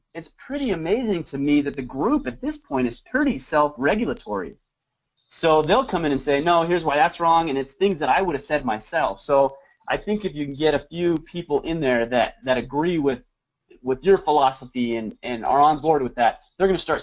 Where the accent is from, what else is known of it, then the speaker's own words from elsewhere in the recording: United States; I'm pretty conservative and I'm an American and my values match that.